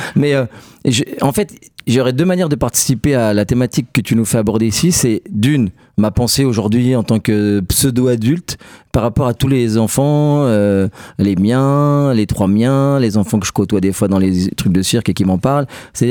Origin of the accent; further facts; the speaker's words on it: Grand Est, France; quand j'étais petit au Champ-le-Bœuf